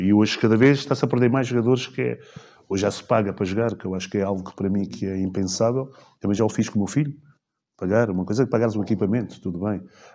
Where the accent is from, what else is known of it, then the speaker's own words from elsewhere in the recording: Carcavelos, Lisbon, Portugal; eu sou do Eiras e a minha vida foi sempre Carcavelos, amigos ali em Carcavelos, muitos torneios